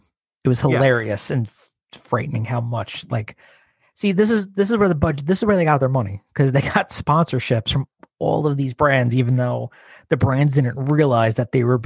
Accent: Scotland, United Kingdom; And I'm allowed to say that because I'm Scottish.

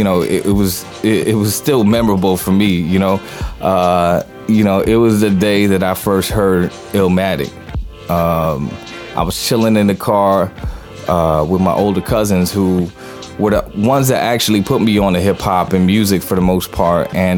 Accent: New Jersey, United States; growing up in Jersey, you know, being so close to the city was, you know, huge in terms of, you know, musical influence.

